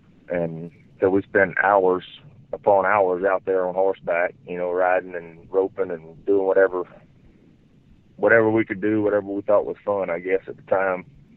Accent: Sulphur, Louisiana, United States; We grew up here in Sulphur, right outside of Lake Charles, I guess.

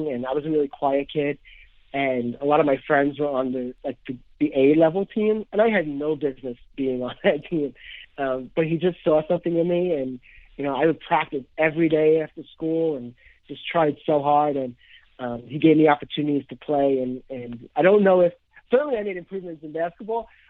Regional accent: Queens, New York, United States; I am. So I grew up in Queens, New York my whole life. I moved a couple years ago out to Long Island. I grew up in Ozone Park, Queens.

